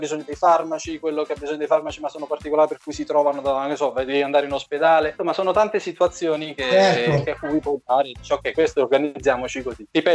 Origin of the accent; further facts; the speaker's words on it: Treviso, Veneto, Italy; Liscio di Treviso!